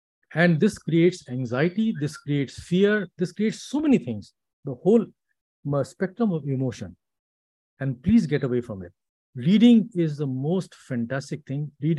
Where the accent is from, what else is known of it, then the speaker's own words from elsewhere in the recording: Lucknow, Uttar Pradesh, India; I was born and raised in Lucknow, and I was very inspired by steam engines.